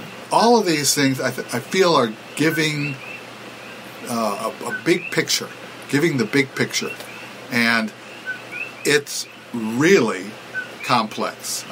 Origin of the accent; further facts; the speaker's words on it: Hawaii, United States; I'm just Hawaiian guy, you know, living in Hawaii guy.